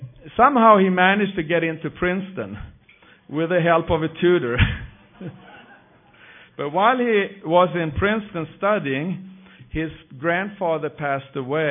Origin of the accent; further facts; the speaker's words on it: Sweden; moved away; I came from Sweden about 26 years ago